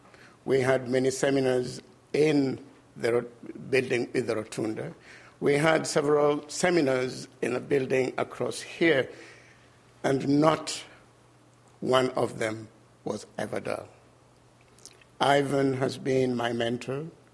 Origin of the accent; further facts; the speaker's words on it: Kenya; I'm a Kenyan.